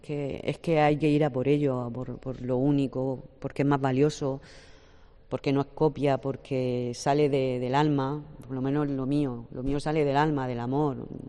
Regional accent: Las Torres de Cotillas, Region of Murcia, Spain; Yo soy de las Torres de Cotillas.

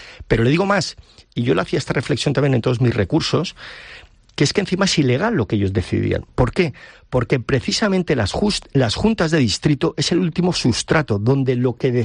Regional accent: Valencian Community, Spain; una pérdida de nuestra identidad como valencianos.

